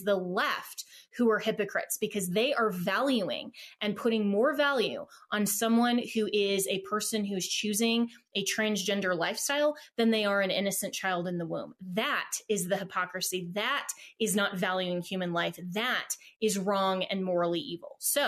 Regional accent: Colorado, United States; Colorado is my home state.

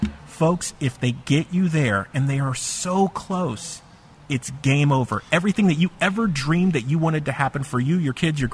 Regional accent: San Francisco, California, United States; I grew up in San Francisco.

